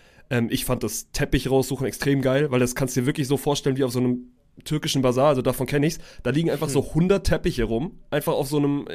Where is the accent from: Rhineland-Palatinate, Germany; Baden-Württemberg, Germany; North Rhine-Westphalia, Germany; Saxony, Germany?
Baden-Württemberg, Germany; mich als Schwabe hat das natürlich sowas von abgeholt.